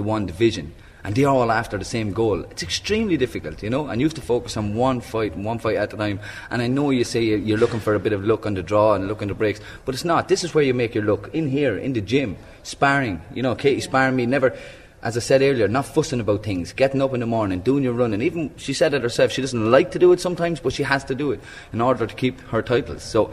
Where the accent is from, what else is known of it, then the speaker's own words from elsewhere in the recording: Ireland; she was the only female boxer when we were growing up in Ireland, amateur anyways, and so she had to train with us all the time, you know.